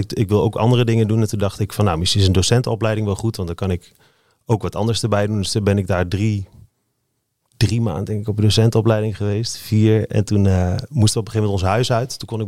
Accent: Hengelo, Overijssel, Netherlands; In Hengelo, in Overijssel. Ja, ik ben geboren in Hengelo, aan de Antoniusstraat. En dat was een straat waar best wel veel muzikanten ook woonden.

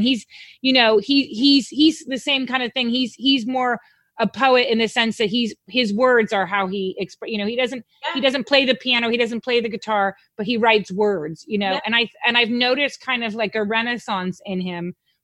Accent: United States; Like, because like being American, Glastonbury is like, you know, way on the other side of the world.

